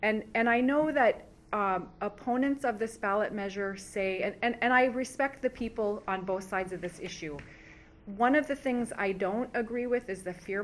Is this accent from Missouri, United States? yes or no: no; Bethel, Alaska, United States; I'm from Bethel. I'm a member of the Utsararmiut Native Council.